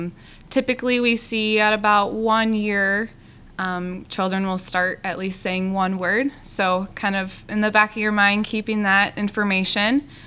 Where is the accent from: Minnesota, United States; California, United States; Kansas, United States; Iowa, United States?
Iowa, United States; Cedar Rapids; Yeah, so going way back, I grew up in the Cedar Rapids area, and then I went to University of Northern Iowa for both my undergrad and graduate programs and degrees.